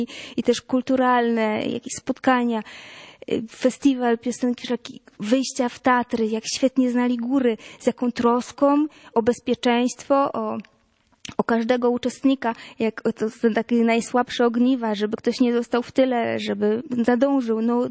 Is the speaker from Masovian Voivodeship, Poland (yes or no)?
no; Lower Silesian Voivodeship, Poland; Ja wychowałam się na Pogórzu Sudeckim.